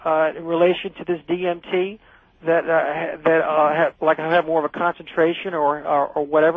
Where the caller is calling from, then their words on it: San Diego, California, United States; I'm calling from San Diego.